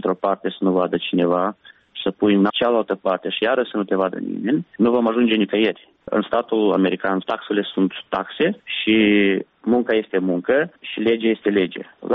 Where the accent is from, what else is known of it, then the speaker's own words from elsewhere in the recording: Călărași, Călărași District, Moldova; Eu sunt originar din Călăraș